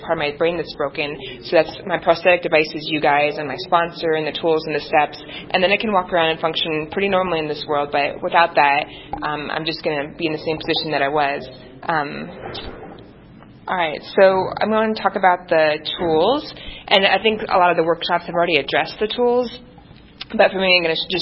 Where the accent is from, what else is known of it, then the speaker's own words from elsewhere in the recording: Broomfield, Colorado, United States; I'm from Broomfield, so pretty local.